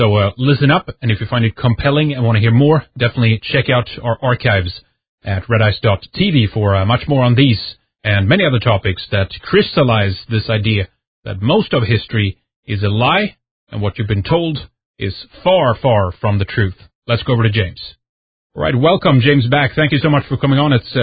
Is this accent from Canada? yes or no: no; Sweden; from Sweden.